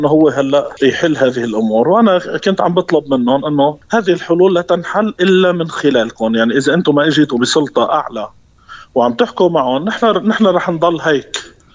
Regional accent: Syria; تعال أنت مواطن سوري وأنا مواطن سوري

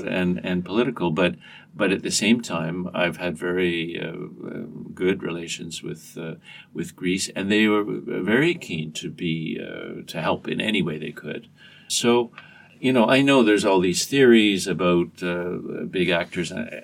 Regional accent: Canada; As a Canadian, that was a big part of our foreign policy. And I grew up with that, thinking that that was normal.

